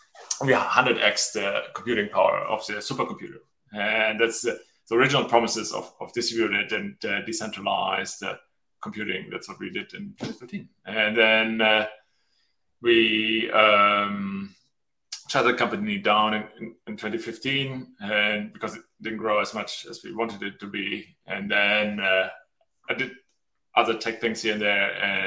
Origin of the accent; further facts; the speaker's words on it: Germany; I'm originally from Germany